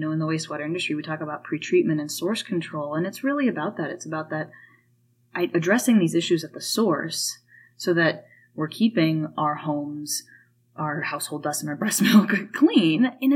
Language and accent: English; San Francisco, California, United States; I'm from San Francisco.